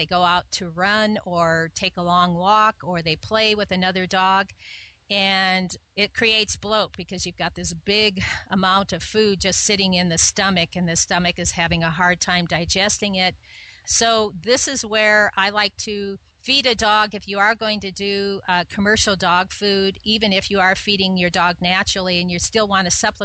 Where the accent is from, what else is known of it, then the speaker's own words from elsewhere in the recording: Tubac, Arizona, United States; I went to the Tubac Olive Company, which is here in my hometown.